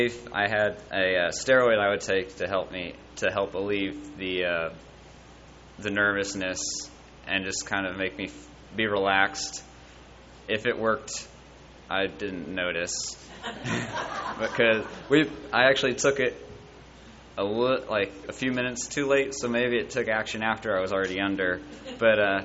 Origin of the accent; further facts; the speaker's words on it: Atlanta, Georgia, United States; we're from Atlanta, Georgia.